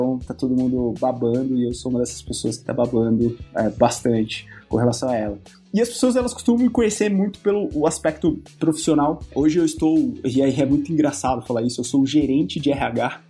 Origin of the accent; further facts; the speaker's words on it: Bauru, São Paulo, Brazil; accent: R puxado; Sou uma pessoa que é natural do interior de São Paulo, então meu sotaque, ele não engana o porquê, né, o R puxado, sou lá de Bauru.